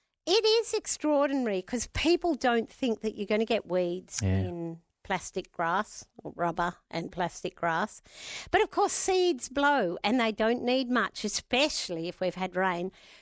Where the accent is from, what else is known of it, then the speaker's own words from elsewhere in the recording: New South Wales, Australia; also born or lived in Hahndorf, South Australia; because we're from New South Wales, or originally Harndorf, South Australia.